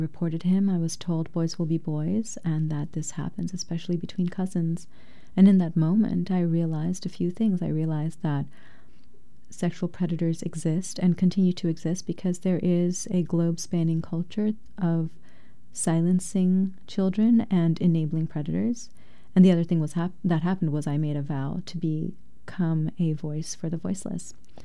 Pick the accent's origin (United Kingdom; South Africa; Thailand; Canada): Thailand; moved away as an adult; also born or lived in Bangladesh; now in United States; I was born in Bangladesh, then raised in Thailand, and then I moved to New York when I was 18